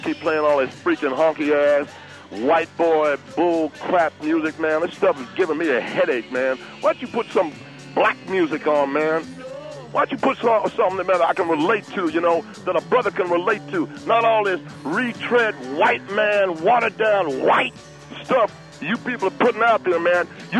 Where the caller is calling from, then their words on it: San Quentin, California, United States; I'm calling you from San Quentin, the maximum security prison in San Quentin, California.